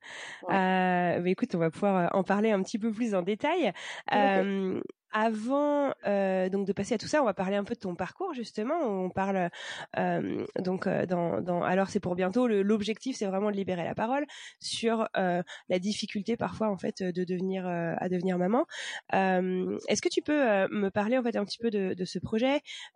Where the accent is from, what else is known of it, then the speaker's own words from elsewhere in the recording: Normandy, France; born there; je suis née en Normandie